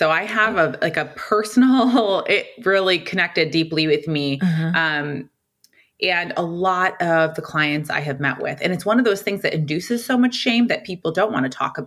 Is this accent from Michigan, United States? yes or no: yes; Michigan, United States; now in Arizona, United States; I'm from Michigan, currently live in Arizona.